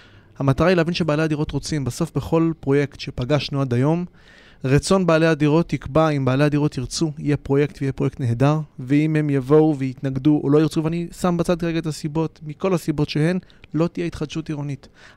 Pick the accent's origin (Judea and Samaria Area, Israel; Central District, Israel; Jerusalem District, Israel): Judea and Samaria Area, Israel; Ma'ale Shomron; ואלון ואני במקור חברי ילדות גדלנו ביחד בשומרון, במעלה שומרון.